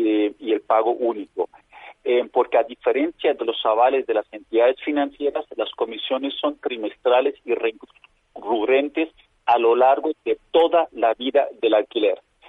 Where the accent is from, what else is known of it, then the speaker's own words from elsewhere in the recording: Germany; Spanish is a second language; yo soy alemán y he vivido muchos años en Alemania.